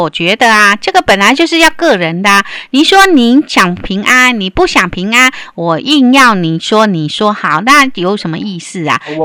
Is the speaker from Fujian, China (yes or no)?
yes; Fujian, China; 我们福建人